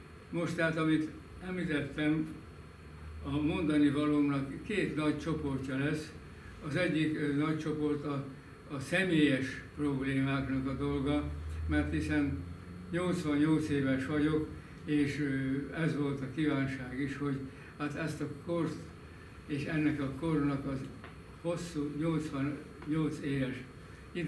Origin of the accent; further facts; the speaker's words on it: Vas, Hungary; born there; elérkeztem a 88. életévemhöz. 1929. júliusában születtem a Vas megyei Bejzelt Jánoson. Ez a Vas megyei Bejzelt János, ez Sárvártól mintegy 15 kilométerre